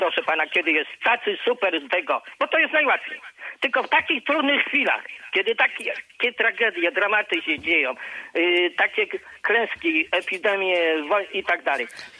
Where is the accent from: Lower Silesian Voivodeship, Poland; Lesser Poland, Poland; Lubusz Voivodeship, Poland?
Lubusz Voivodeship, Poland; Zielona Góra; also born or lived in Międzyrzecz; Ja od urodzenia 4 lata mieszkam w Międzyrzeczu, ale rodzice się musieli wyprowadzić do Zielonej Góry z rodzeństwem i musiałem.